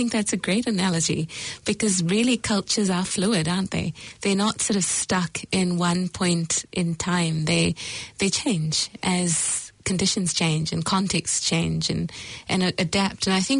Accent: Singapore; also born or lived in India; I was born in India. You know, I grew up in Singapore. My parents left India at a specific point in time.

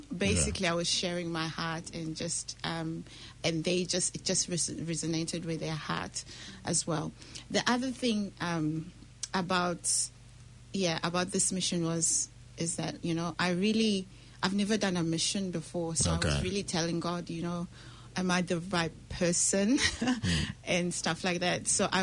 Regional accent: Kenya; I'm from Kenya.

